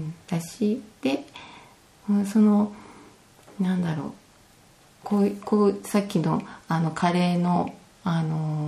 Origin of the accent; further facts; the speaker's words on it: Yokohama, Kanagawa, Japan; now in Tsurui, Japan; 横浜生まれ育ちで、